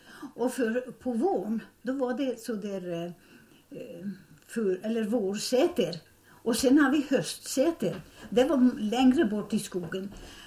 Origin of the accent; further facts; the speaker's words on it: Sälen, Dalarna County, Sweden; born there; där jag är född där uppe i Sälen